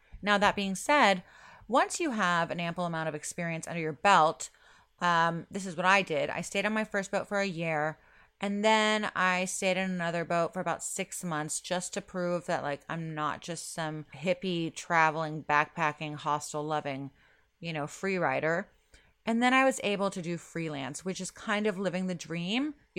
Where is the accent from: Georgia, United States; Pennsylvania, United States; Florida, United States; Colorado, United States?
Florida, United States; And I'm from Florida, so I like shells.